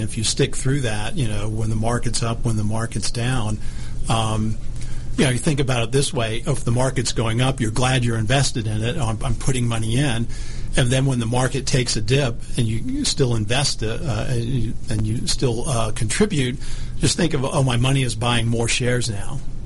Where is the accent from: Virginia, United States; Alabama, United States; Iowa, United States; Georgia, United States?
Alabama, United States; Huntsville; You know, I grew up in Alabama, grew up in Huntsville, Alabama. Went to school in New York City, so that in itself was a good experience.